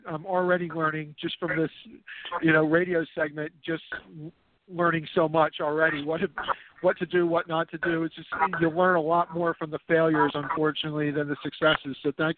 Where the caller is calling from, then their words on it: Philadelphia, Pennsylvania, United States; calling from Philadelphia.